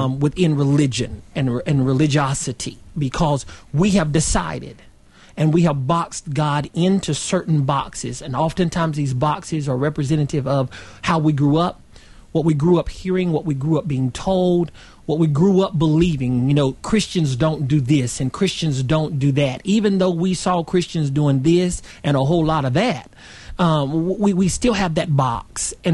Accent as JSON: {"language": "English", "region": "North Carolina", "country": "United States", "tie": "born or raised there", "said": "Well, I grew up in Wilkes County, which is in the foothills of North Carolina. Grew up Baptist, was saved when I was 10 years old."}